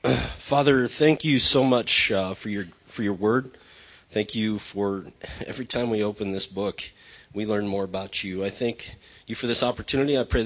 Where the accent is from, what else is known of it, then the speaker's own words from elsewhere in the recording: Alliance, Nebraska, United States; I'm originally from Alliance, Nebraska. I grew up in a loving and church-attending home.